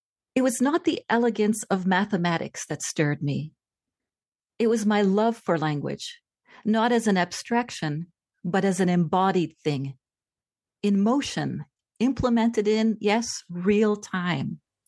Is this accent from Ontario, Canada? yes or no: no; Montreal, Quebec, Canada; English is a second language; also born or lived in Austria / Italy; through Austria and Italy, and eventually landed in Montreal, Canada, where I learned French before I learned English, and then encountered English in school.